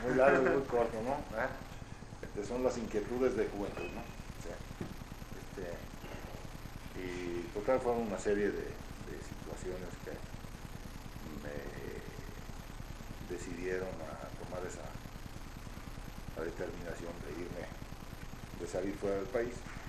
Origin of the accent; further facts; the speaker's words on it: Morbegno, Lombardy, Italy; Spanish is a second language; moved away; Yo nací en Italia, en un pueblito medio de los Alpes que se llama Morbeño.